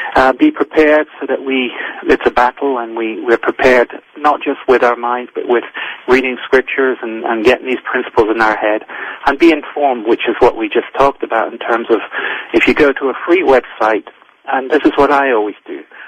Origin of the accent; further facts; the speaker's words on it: France; also born or lived in Northern Ireland; I grew up as a missionary child, an MK as we're known, and I grew up in France. My parents were missionaries there, and we were sent out from a church in Northern Ireland.